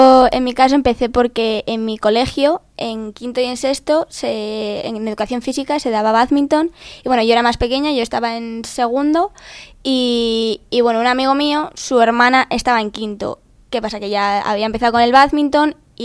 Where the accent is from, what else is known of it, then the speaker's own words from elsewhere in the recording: Soto de la Marina, Cantabria, Spain; yo soy de Santander y desde los 7 años empecé ahí en el equipo de, bueno, de donde yo vivía, en el pueblo al lado de Santander.